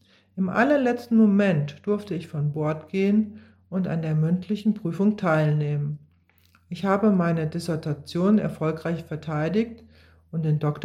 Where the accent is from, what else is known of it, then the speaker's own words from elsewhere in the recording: Tiruvannamalai, Tamil Nadu, India; German is a second language; Etwa zur gleichen Zeit hatte ich einen kurzen Besuch in meiner Heimatstadt Tiruvannamalai geplant